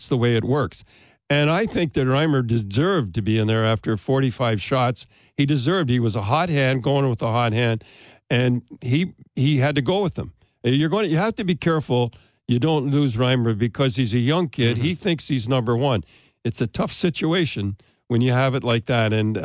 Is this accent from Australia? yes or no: no; Kingston, Ontario, Canada; now in Boston, United States; I was a kid. I grew up in Kingston.